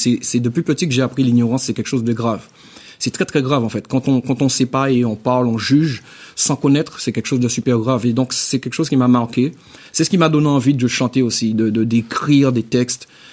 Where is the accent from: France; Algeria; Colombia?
Algeria; Boissard; j'ai grandi à Boissard dans un quartier très populaire.